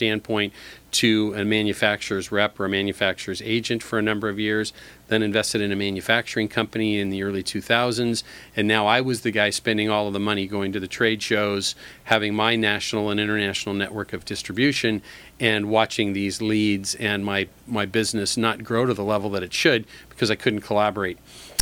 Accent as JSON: {"language": "English", "town": "Long Beach", "region": "California", "country": "United States", "tie": "born or raised there", "said": "I did. Born and raised in Long Beach."}